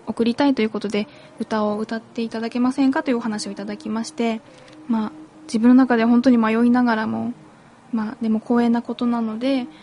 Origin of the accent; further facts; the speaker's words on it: Miyagi, Japan; now in Tokyo, Japan; もともと宮城、私宮城出身で、宮城にいる時に、まあ、学生の時ですね